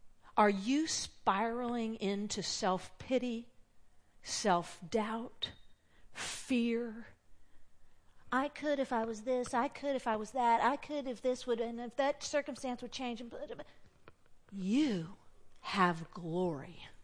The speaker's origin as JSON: {"language": "English", "town": "Redlands", "region": "California", "country": "United States", "tie": "born or raised there", "said": "A few weeks ago, I had to travel to my hometown of Redlands, California."}